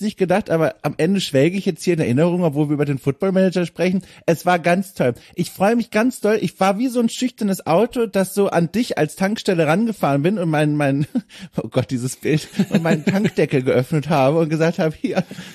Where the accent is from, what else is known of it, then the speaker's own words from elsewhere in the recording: Grünwörth, Bavaria, Germany; da, wo ich aufgewachsen bin, Grünwörth, eine ganze Zeit lang, von der Erwachsenenmannschaft, also wirklich.